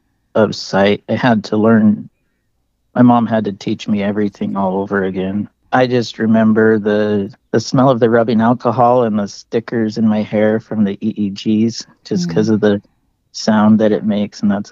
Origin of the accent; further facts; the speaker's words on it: Kearns, Utah, United States; now in Clinton, United States; I grew up in Kearns and then moved to Layton and now have my place in Clinton.